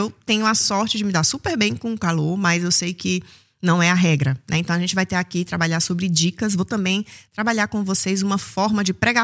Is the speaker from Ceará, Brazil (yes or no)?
yes; Fortaleza, Ceará, Brazil; moved away as an adult; now in Germany; eu sou de Fortaleza, hein? … sou médica dermatologista, atuando há quase 20 anos aqui na Alemanha, mas eu sou da terrinha, sou do Ceará